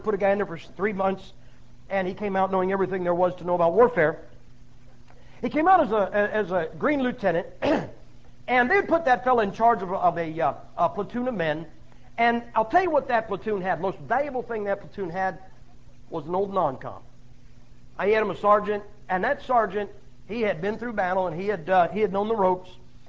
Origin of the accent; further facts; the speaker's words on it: United States; I am an American, guys. I really am.